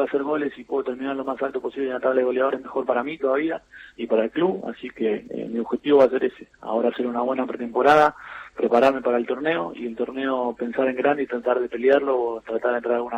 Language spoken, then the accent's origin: Spanish; Vicente López, Buenos Aires Province, Argentina; Yo soy acá de Vicente López